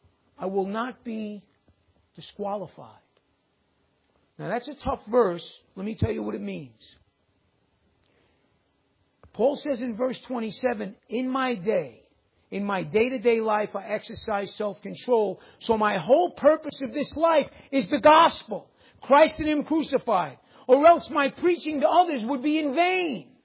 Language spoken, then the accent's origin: English; New York, United States; I can say that. I'm from New York. It was a bad neighborhood.